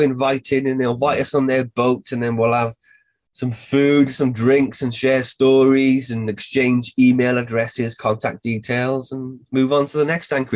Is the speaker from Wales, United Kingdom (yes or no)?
yes; Barry, Wales, United Kingdom; We love Barry. We grew up in Barry as kids, and we were always down there, down the beach, weren't we? Climbing over the rocks and looking for crabs to crab in on the Bristol Channel.